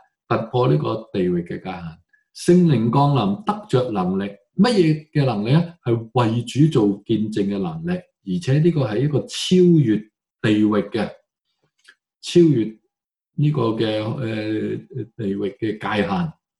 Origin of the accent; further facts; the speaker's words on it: Hong Kong; 耶路撒冷、犹大全地这些可以说是我们同文化的同胞譬如我们是香港人